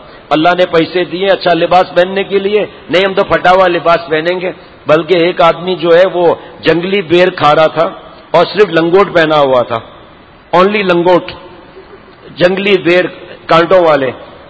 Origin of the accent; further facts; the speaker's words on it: Pratapgarh, Uttar Pradesh, India; اگر پرتاپ گڑھ میرا وطن قریب ہوتا تو میں مشورہ دیتا کہ تحصیل کنڈا سے بکرے کا گوشت منگاؤ.